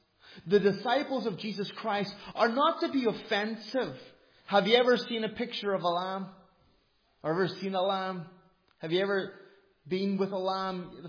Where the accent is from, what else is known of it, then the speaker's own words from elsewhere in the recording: Ireland; I told you I'm an Irishman. And for me, not greeting people is really rude.